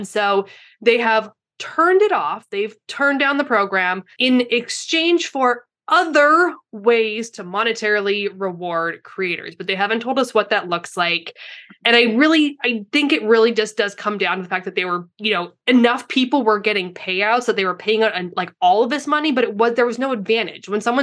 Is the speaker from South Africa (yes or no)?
no; Canada; now in San Diego, United States; We're spoiled in San Diego. I get it. I'm from Canada.